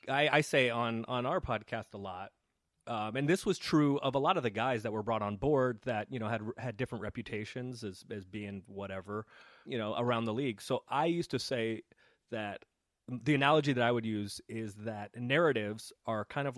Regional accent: San Francisco, California, United States; And so I grew up in San Francisco. I grew up a Warriors fan.

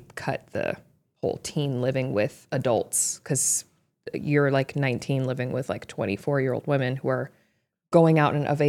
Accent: Potomac, Maryland, United States; Because that's where I'm from Potomac, Maryland.

